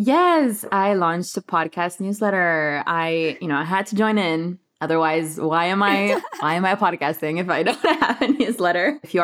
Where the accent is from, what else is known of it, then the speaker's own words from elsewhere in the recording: Romania; English is a second language; also born or lived in United States; I am originally from Romania, as you might have heard in previous episodes. I've lived in the States, now I'm back in Romania